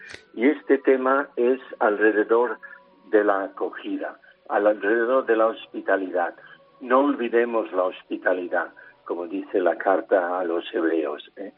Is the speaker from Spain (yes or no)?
yes; Barcelona, Catalonia, Spain; born there; Yo nací en Barcelona